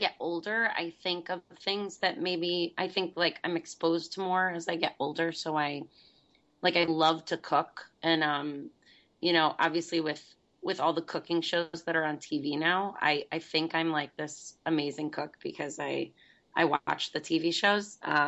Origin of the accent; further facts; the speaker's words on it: Connecticut, United States; but I grew up in Connecticut, and I loved playing sports.